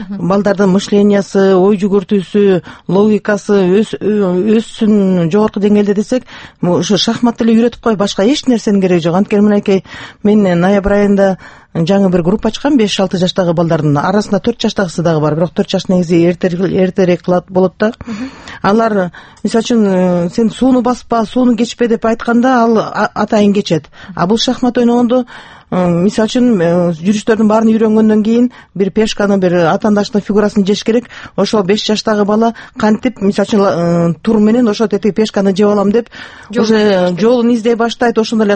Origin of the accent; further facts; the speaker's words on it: Naryn, Naryn Region, Kyrgyzstan; Кийин 2-нчи класстан Нарын шаарына көчүп келдик.